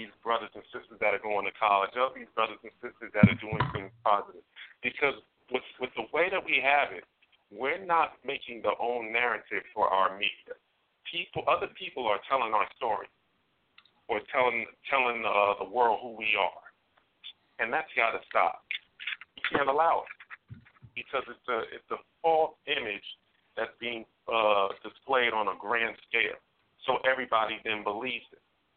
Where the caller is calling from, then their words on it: Queens, New York, United States; I'm calling from Queens, New York.